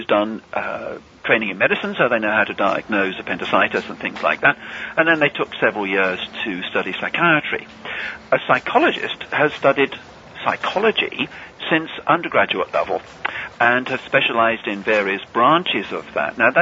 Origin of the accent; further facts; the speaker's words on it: England, United Kingdom; accent: English; Well, clearly by my accent, I'm English. And so that's where I was born and brought up.